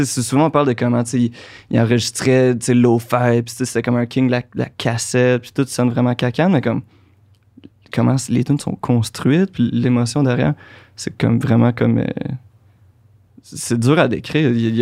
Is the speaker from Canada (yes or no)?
yes; Marieville, Quebec, Canada; also born or lived in Victoriaville; J'aime mieux dire que je viens de Marieville, parce que c'est là que j'ai grandi.